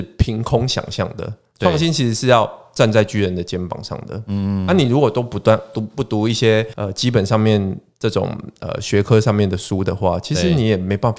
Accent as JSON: {"language": "Chinese", "town": "Wandan", "region": "Pingtung County", "country": "Taiwan", "tie": "born or raised there", "said": "没有，我是万丹。"}